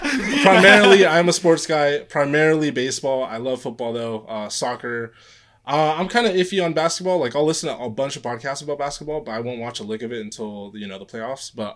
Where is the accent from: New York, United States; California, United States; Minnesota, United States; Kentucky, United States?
California, United States; Pomona; I am from Pomona.